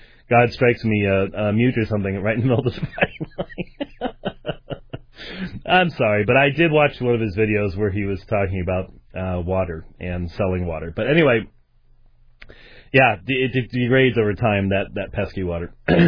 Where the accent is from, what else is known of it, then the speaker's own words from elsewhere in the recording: Scotland, United Kingdom; I'm Scottish.